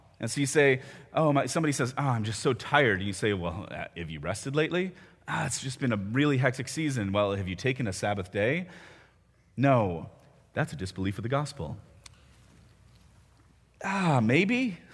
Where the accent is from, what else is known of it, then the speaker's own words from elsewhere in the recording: Chicago, Illinois, United States; also born or lived in Indianapolis; now in Washington, D.C., United States; I grew up in the Chicago metro area and have lived in D.C. for almost a decade